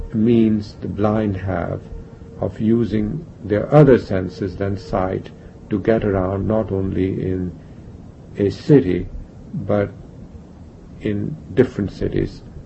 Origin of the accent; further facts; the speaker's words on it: India; I was brought up in India during the waning light of the British Empire, if I can put it that way.